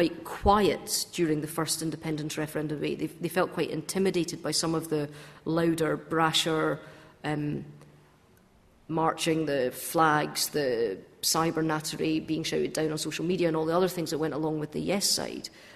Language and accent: English; Scotland, United Kingdom; as somebody who's never really thought about being Scottish and British